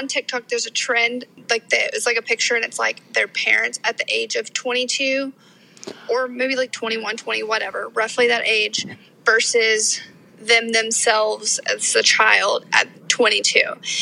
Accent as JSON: {"language": "English", "town": "Dallas", "region": "Texas", "country": "United States", "said": "I am from the Dallas-Fort Worth area, and I have been following y'all along since about 2020."}